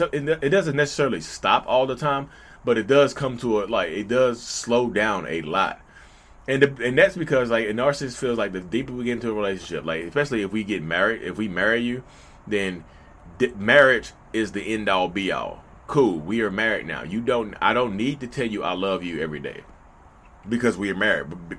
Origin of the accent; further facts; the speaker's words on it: North Carolina, United States; accent: Southern; I know my accent is Southern, North Carolina slang, y'all.